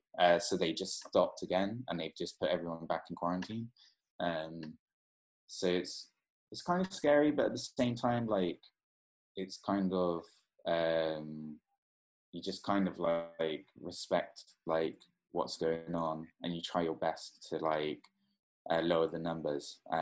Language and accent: English; United Kingdom; for me as a Brit, I'm just basically like staying in.